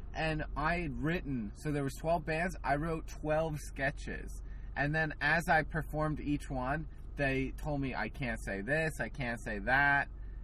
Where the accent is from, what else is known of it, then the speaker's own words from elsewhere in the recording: New Jersey, United States; Anyway, speaking of my hometown, New Jersey man steals dog on first date. So Dover, New Jersey, very close to my house.